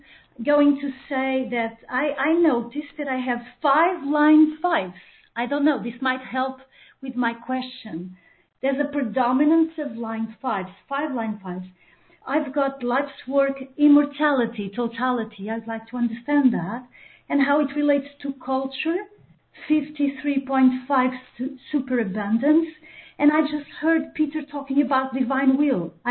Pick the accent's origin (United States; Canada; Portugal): Portugal; No, I'm from Portugal.